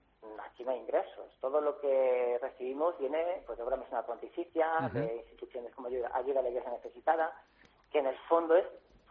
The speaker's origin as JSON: {"language": "Spanish", "country": "Spain", "said": "yo soy español y me envía a la iglesia de España"}